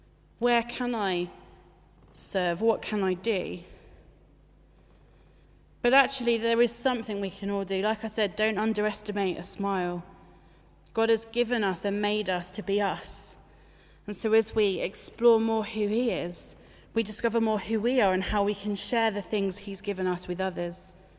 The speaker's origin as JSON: {"language": "English", "town": "Folkestone", "region": "South East England", "country": "United Kingdom", "said": "I'm from Folkestone in Kent originally too, so another seaside town."}